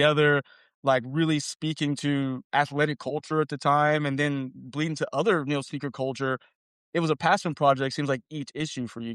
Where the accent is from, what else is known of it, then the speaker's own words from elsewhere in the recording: Beaumont, Texas, United States; I grew up in Beaumont, Texas. So near Houston, but not quite Houston. So it was a small town. And we didn't get all of the releases that came out in a bigger city.